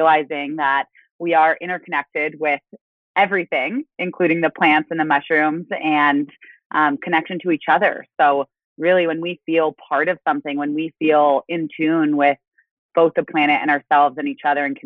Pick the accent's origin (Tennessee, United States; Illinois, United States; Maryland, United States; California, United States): California, United States; I grew up in California.